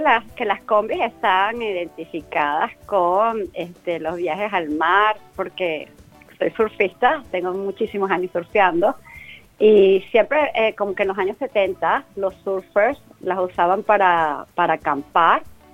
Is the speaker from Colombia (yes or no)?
no; Venezuela; now in Australia; yo soy de Venezuela, mucho tiempo yendo por Estados Unidos, mi familia está allá